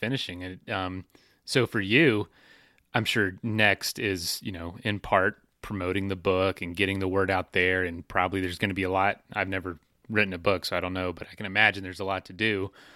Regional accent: Florida, United States; I'm from Florida, and I know the highest point of our state is not even the top of a hill in the state.

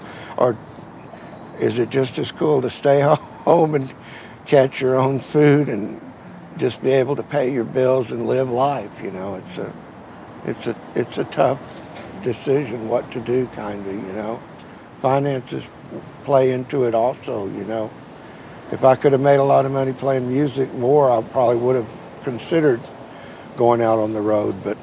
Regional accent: Katy, Texas, United States; I grew up in Katy, Texas, painting houses for rice farmers out there when there used to be rice fields.

